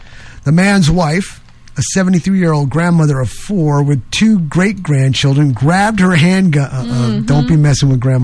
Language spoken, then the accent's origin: English; New York, United States; Remember, I'm from New York, so they get interesting up in New York.